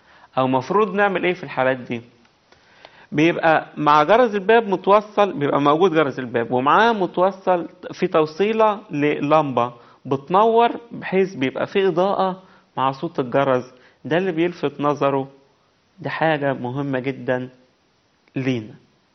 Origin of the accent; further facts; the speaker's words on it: Egypt; ونتمنى كمان ان هي تبقى موجودة عندنا في مصر